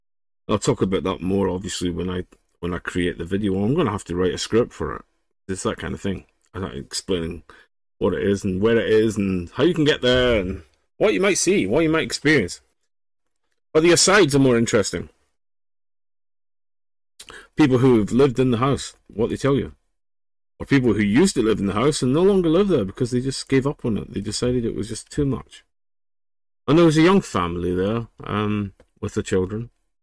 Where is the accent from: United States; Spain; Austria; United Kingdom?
United Kingdom; Scotland; back in Scotland. I grew up near Bedley Castle. Very, very old manor house.